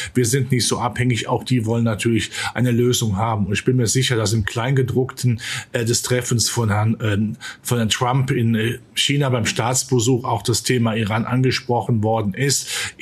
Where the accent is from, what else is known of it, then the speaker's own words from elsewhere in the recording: Rhineland, Germany; im Rheinland sagt man, wo ich herkomme